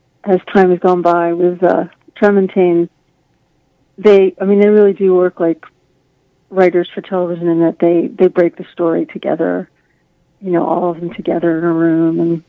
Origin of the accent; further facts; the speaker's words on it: Philadelphia, Pennsylvania, United States; moved away as an adult; now in Austin, United States; No, I grew up in Philadelphia.